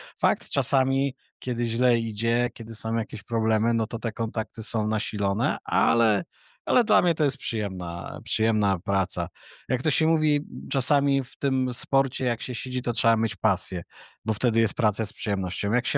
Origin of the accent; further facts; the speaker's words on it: Malbork, Pomeranian Voivodeship, Poland; bo ja pochodzę z Malborka i gdzieś ten pierwszy kontakt ze sportem to była siatkówka w grupach młodzieżowych.